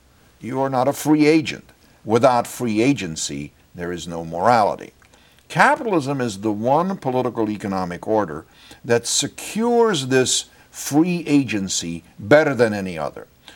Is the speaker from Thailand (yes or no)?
no; Hungary; I grew up in Hungary. I was born on the eve of the Second World War, and when I was around 8 years old, the Hungarian government turned communist.